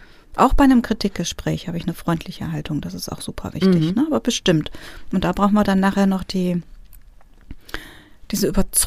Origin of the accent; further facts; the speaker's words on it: Greece; na, ich bin ja Griechin, ich mache das ja auch ein bisschen mehr